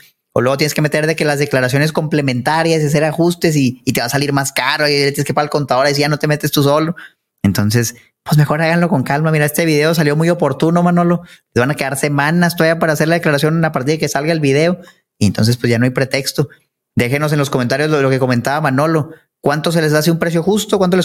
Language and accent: Spanish; Mexico; como buenos mexicanos, no lo dejemos las cosas hasta el último día